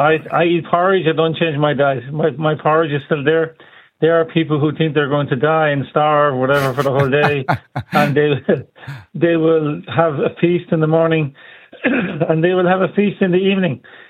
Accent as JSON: {"language": "English", "country": "Ireland", "said": "I'm Irish, so those who are from the Arab worlds, from Pakistan or India, Bangladesh, who enjoy their type of food"}